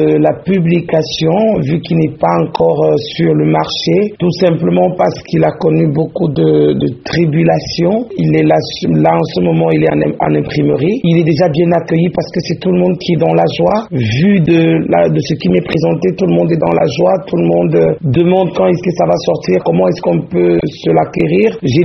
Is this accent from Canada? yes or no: no; Cameroon; born there; Les rapports que j'entretiens avec le Cameroun, qui est ma terre natale